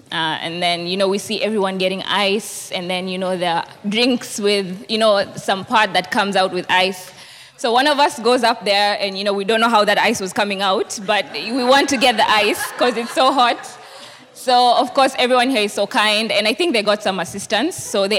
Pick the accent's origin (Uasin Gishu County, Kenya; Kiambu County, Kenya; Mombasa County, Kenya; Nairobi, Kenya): Uasin Gishu County, Kenya; Eldoret; I am one of those six young Kenyans. So we are from Eldoret, Moy University.